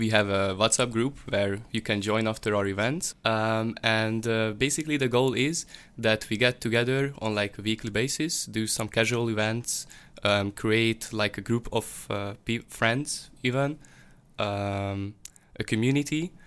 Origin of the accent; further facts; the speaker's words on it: Budapest, Hungary; English is a second language; I come from Hungary, Budapest, and I study electrical engineering.